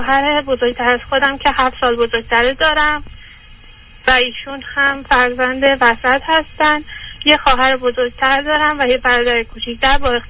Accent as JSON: {"language": "Persian", "country": "Iran", "moved": "as an adult", "lives_now": "United States", "said": "من 4 سال هستش که از ایران اومدم آمریکا"}